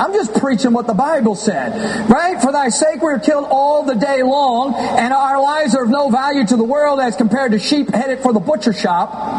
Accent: United States; born there; But we're Americans. Bless God. Thank the Lord. I'm an American by birth.

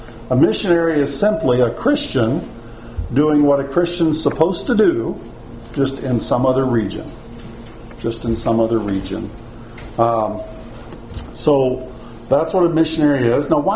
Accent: Texas, United States; I'm a Texan, and the state drink of Texas is Dr. Pepper.

